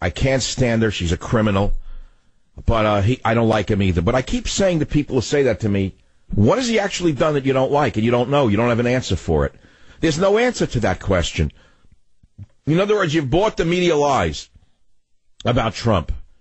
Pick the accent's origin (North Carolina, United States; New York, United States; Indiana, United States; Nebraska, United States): New York, United States; New York City; Music I grew up with in New York City listening to Afro-Cuban music.